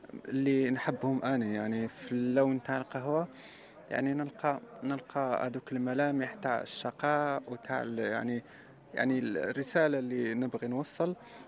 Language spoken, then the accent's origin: Arabic; Morocco; now in Germany; أرجع لها شوية كوني مغربي